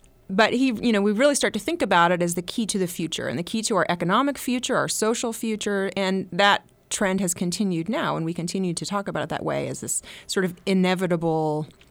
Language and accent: English; United States; And that seemed so foreign to me as an American.